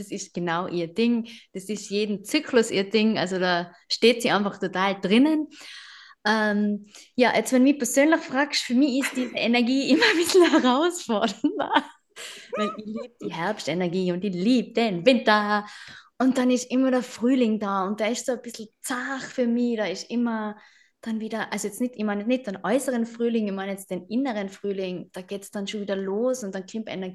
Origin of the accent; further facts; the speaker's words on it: Tyrol, Austria; now in Vienna, Austria; Die Anna ist in München, ich bin in Wien. Wir kommen aber beide aus Tirol.